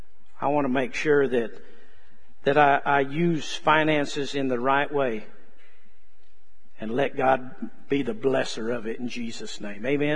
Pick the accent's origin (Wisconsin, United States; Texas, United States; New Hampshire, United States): Texas, United States; accent: Texas; And he understands my Texas accent.